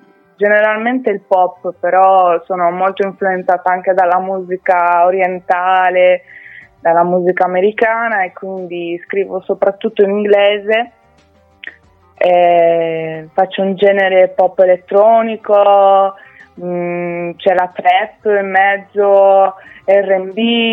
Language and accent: Italian; Orroli, Sardinia, Italy; Io sono di Orroli, in Sardegna.